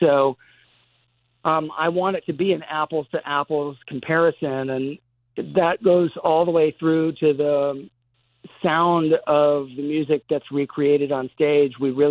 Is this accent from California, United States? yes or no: yes; Los Angeles, California, United States; the home studio in the basement of the house I grew up in Laurel Canyon.